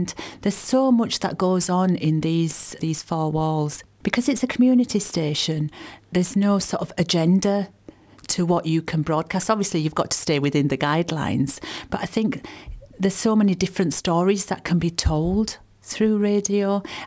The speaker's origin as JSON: {"language": "English", "town": "Bradford", "region": "Yorkshire and the Humber", "country": "United Kingdom", "tie": "born or raised there", "said": "I'm born and bred in Bradford, so very proud of my Bradford roots."}